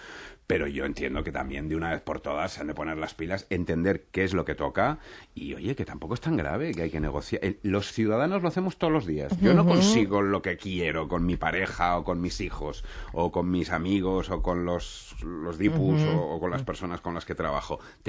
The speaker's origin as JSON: {"language": "Spanish", "region": "Valencian Community", "country": "Spain", "said": "Yo como valenciano, que he vivido la actualidad política de mi tierra día a día"}